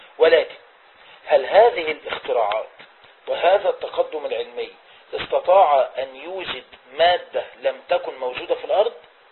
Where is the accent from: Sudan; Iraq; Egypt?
Egypt; عندنا في مصر نقول عنه أردب حبوب